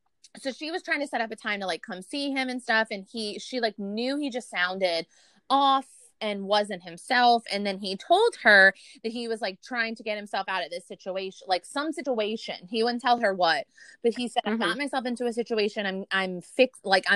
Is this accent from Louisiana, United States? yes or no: yes; Louisiana, United States; We're from Louisiana. We know if our neighbor's door is open, like for more than a day, I'd be like, something's up.